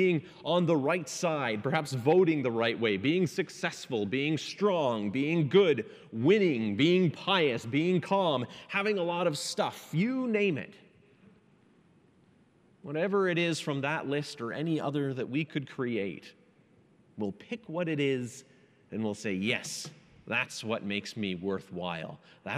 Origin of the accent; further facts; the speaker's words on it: Canada; Maybe it's that I'm Canadian. I don't know.